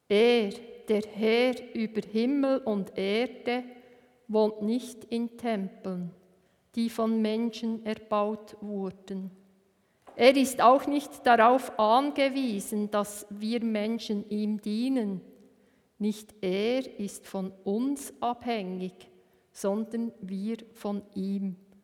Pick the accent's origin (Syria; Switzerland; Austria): Switzerland; Bern; weil als Berner Oberländer, ja, bin ich das etwa gewohnt.